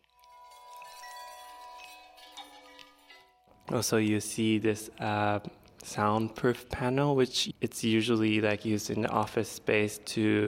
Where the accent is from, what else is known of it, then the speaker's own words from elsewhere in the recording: Japan; first language Japanese; English is a second language; from Japan.